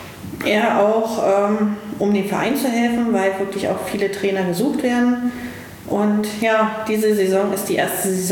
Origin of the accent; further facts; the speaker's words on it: East Germany, Germany; born there; Also ich als gebürtiger Ossi, damals ja noch, bin in den Westen gegangen